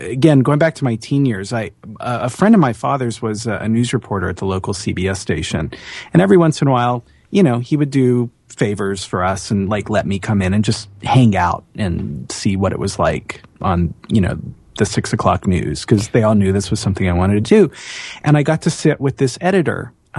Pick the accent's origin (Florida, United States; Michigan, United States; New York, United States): Florida, United States; Jacksonville; I'm from Jacksonville, Florida.